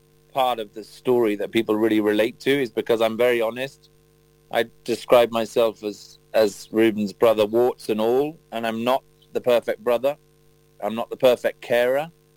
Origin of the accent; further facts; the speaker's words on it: Leeds, Yorkshire and the Humber, United Kingdom; we're from Yorkshire. We're all born in Leeds. And I haven't been to Bradford since I was 12 years old. And I'm now pushing 50.